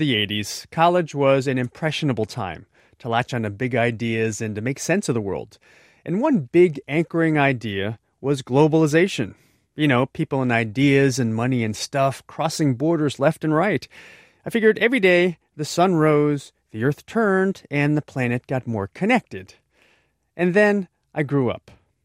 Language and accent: English; Hong Kong; also born or lived in Taiwan; See, I grew up mostly overseas in Hong Kong and Taiwan. These are islands